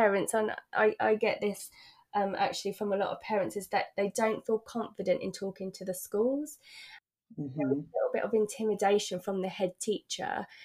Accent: United Kingdom; a huge, like, you know, thing about being British is that we have this, we don't want to cause a fuss

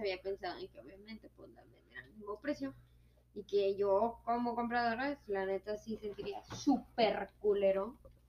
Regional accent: Mexico; No, no es chale, soy mexicana. Chale, porque soy mexicana.

